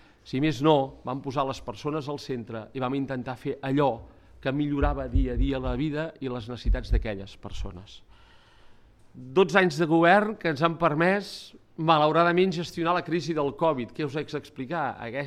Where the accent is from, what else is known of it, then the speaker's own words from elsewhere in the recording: Arbúcies, Catalonia, Spain; Perquè sortim d'Arbúcies, som d'Arbúcies, la nostra obediència és estrictament arbucianca.